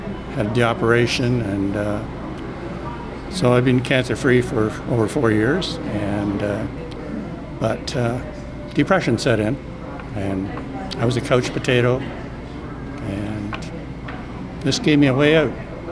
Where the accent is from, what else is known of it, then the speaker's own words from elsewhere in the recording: Ontario, Canada; moved away; I came from Ontario 7 years ago, and I was quite healthy and active at that time.